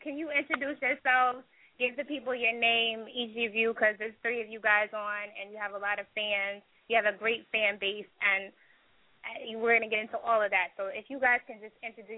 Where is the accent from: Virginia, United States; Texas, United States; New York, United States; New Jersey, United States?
Texas, United States; Killeen; Like I said, I'm from Killeen.